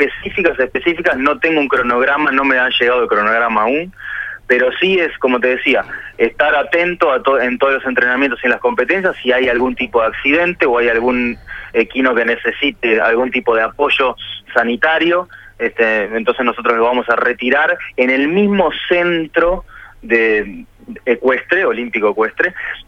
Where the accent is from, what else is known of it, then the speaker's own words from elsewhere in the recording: Montevideo, Uruguay; Somos de Montevideo